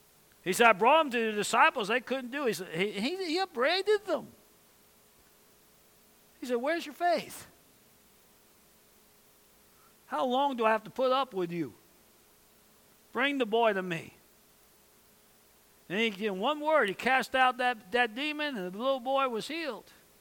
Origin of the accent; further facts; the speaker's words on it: Tulsa, Oklahoma, United States; and they're from the Northeast, and I'm from Tulsa, but I was in the Northeast.